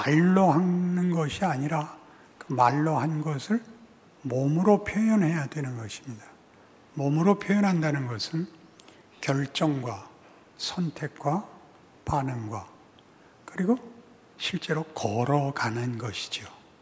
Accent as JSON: {"language": "Korean", "country": "South Korea", "said": "저는 이제 한국 사람이니까 한국 사람밖에 잘 모르는데"}